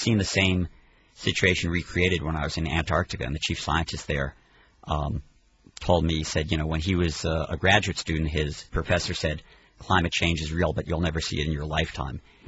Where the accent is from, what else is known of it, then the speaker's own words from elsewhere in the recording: California, United States; now in Washington, D.C., United States; I'm a Californian in exile.